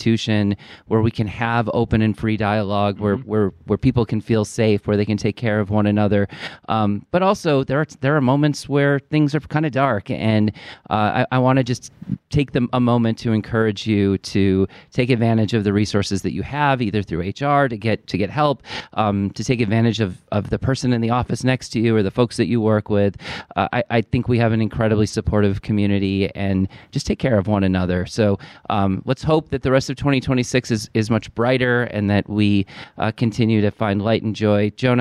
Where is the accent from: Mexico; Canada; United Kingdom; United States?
United States; Minnesota; I come from Minnesota. I was in Minneapolis over the holiday break.